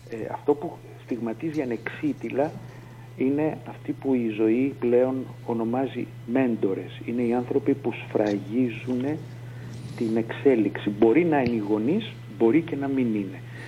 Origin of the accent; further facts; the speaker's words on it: Athens, Attica, Greece; born there; Λοιπόν, εγώ γεννήθηκα στην Αθήνα το Σωτήριον έτος 1962, Νοεμβρίου 16, δηλαδή είμαι σήμερα 58 χρονών και 2 ημερών.